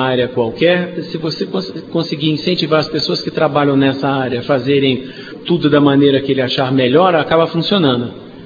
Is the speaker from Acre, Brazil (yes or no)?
no; Ceará, Brazil; born there; also born or lived in Rio de Janeiro / São Paulo; eu sou nascido no Ceará, mas não fui criado aqui. Morei muito tempo no Rio de Janeiro e em São Paulo.